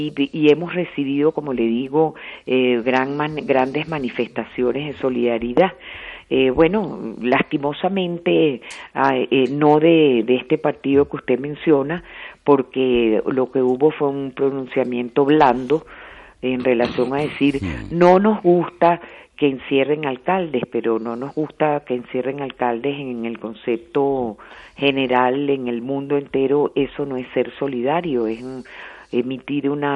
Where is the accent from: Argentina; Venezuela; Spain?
Venezuela; esa parte bella, buena, noble que hemos tenido como venezolanos la hemos heredado de España, de los españoles.